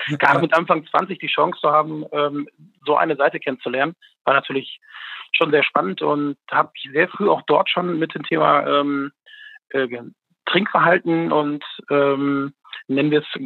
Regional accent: Dortmund, North Rhine-Westphalia, Germany; also born or lived in Münsterland / Kassel; ich komme ursprünglich aus Dortmund, bin in den letzten 20 Jahren relativ viel rumgereist innerhalb von Deutschland. Ich hatte Stationen, wo ich im Münsterland gelebt habe

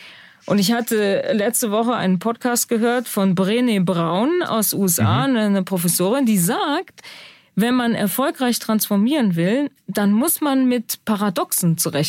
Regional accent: Rhineland, Germany; Dann denkt man als Rheinländerin, hier kommt gleich ein Karnevalszug, ja.

